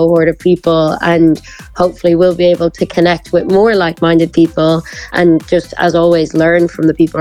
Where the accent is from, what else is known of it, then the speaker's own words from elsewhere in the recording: Ireland; moved away; As I said, I moved here from Ireland a couple of years ago.